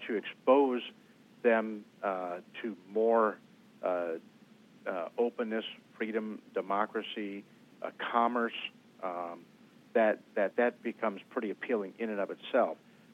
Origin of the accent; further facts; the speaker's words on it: Wisconsin, United States; My home state of Wisconsin hasn't voted yet, and that's coming up on April 5th